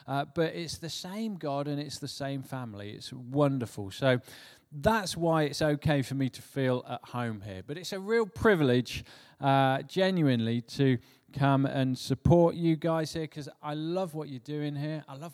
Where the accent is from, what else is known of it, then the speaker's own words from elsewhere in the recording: Loughborough, East Midlands, United Kingdom; So we're from Loughborough, and people don't know much about Loughborough. It kind of hides in between Nottingham, Leicester and Derby, which are the bigger, noisier places, and we just hide in the middle there, the other side of Birmingham.